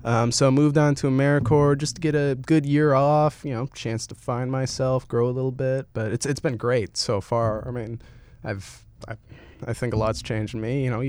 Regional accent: Albuquerque, New Mexico, United States; Well, I come from Albuquerque, New Mexico. I'm about 19

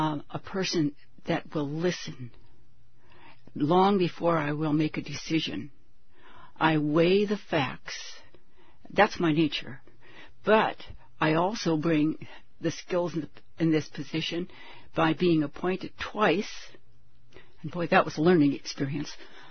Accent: Prince of Wales Island, Alaska, United States; I was born and raised in Prince of Wales Island in a village with about 300 people. Very, very quaint.

